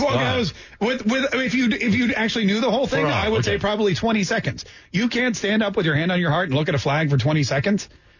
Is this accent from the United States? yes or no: no; Canada; I never said the Pledge of Allegiance in class, but that's because I grew up in Canada.